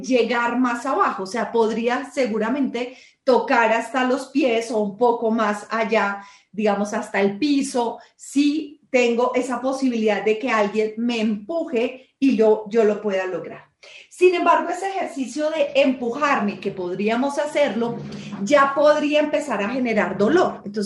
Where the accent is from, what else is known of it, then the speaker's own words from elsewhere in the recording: Colombia; estoy en mi país, en mi Colombia